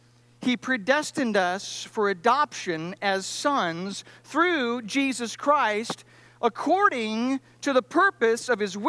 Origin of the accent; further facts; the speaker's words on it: Cedarville, Ohio, United States; having the distinct privilege of growing up in Cedarville, Ohio, and all that comes